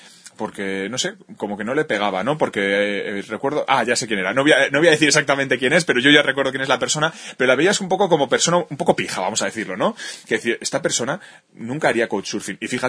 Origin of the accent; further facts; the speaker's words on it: Basque Country, Spain; somos de Euskadi al Mundo, somos súper de Euskadi